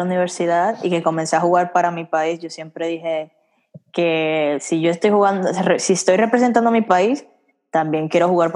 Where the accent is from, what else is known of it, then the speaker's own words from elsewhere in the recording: Dominican Republic; Yo nací en Dominicana y me crié en Dominicana. O sea, yo soy 100% del patio.